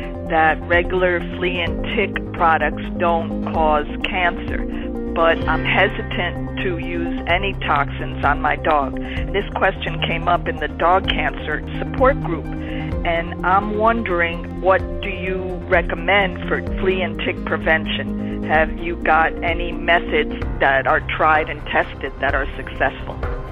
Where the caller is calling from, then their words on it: Miami, Florida, United States; I'm calling from Miami, Florida.